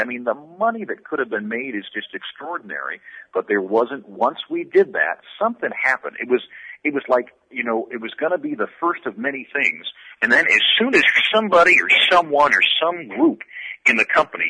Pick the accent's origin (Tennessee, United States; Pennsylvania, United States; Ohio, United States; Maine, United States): Maine, United States; I'm originally from Maine. I go to Maine a lot